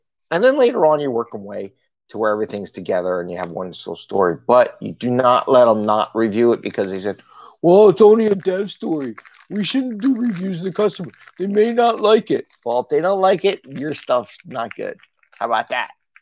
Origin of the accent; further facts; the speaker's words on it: Missouri, United States; I'm from Missouri, the show me state, right?